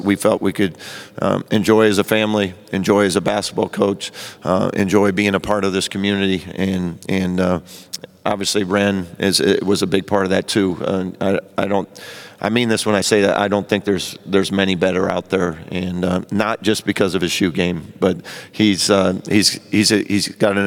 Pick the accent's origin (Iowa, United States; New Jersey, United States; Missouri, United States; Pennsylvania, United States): Iowa, United States; I'm from Iowa. I grew up in the Midwest. It was going to take something special to have me leave there.